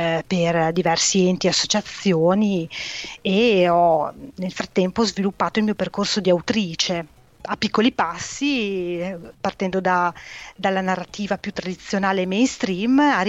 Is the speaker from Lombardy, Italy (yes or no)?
no; Emilia-Romagna, Italy; sono nata e cresciuta in provincia di Modena, un piccolo paese, quindi la mia vita è cresciuta in una dimensione un po' bucolica.